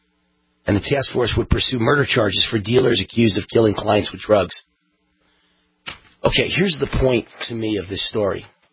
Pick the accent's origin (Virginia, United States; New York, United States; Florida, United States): New York, United States; also born or lived in Los Angeles; now in Las Vegas, United States; I'm from New York, I'm from Los Angeles, and I'm now in Las Vegas.